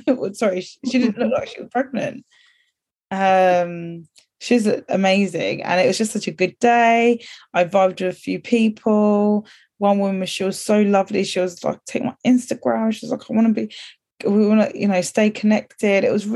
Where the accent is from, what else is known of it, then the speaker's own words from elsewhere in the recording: United Kingdom; It's a very English thing, British thing to do that. And we have to act. We're not acting, sorry. We are British.